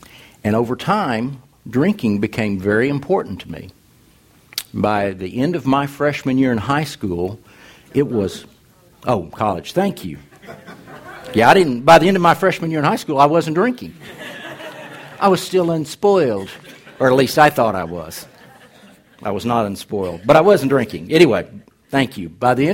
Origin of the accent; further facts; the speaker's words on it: Arkansas, United States; And I was raised in the Delta of East Arkansas, grew up in a churched home, and my formative years were the 1960s.